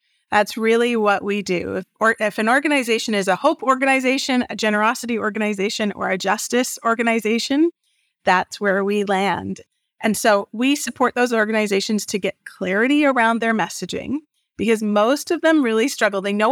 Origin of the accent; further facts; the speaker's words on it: British Columbia, Canada; I grew up on Vancouver Island. I went to university on Vancouver Island.